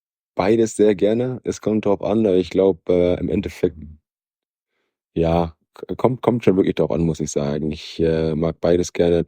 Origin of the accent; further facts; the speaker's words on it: Bremen, Germany; born there; Ich komme aus Bremen gebürtig.